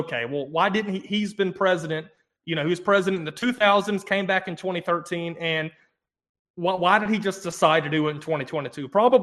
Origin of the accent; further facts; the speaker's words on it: United States; as an American, I'm a patriot.